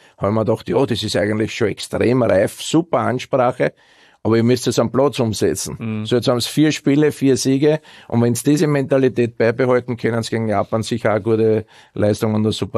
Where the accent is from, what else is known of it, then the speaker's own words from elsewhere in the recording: Austria; Ich komme zwar aus Österreich, Land der Berge, Land also, der Seen